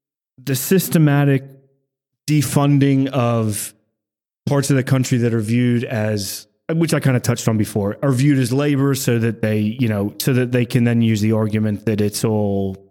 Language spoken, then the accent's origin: English; Sunderland, North East England, United Kingdom; I'm from Sunderland, and Sunderland's an extremely working class, relatively poor part of England. But our neighbor is Newcastle